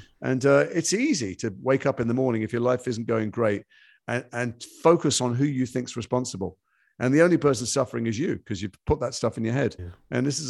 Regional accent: Liverpool, North West England, United Kingdom; I'm from Liverpool. It's in my blood.

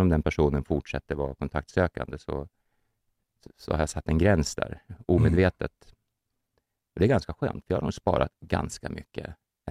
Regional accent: Gävle, Gävleborg County, Sweden; Jag kommer ju från Gävle.

